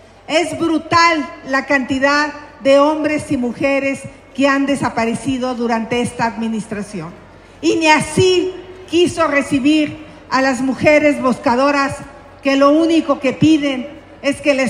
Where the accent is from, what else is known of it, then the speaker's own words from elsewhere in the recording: Hidalgo, Mexico; Yo también soy del Valle, pero del Mezquital en Hidalgo. Así es que nunca voy a olvidar al Mezquital de Durango porque va ligado al lugar donde yo nací.